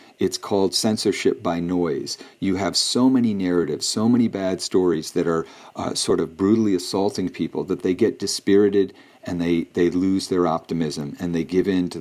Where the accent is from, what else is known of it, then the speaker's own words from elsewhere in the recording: Massachusetts, United States; I'm from Massachusetts. That's where I vote.